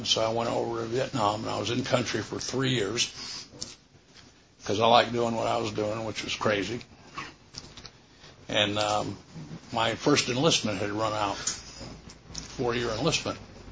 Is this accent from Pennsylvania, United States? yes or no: no; Leesburg, Florida, United States; This is in Lake County. I grew up in Leesburg.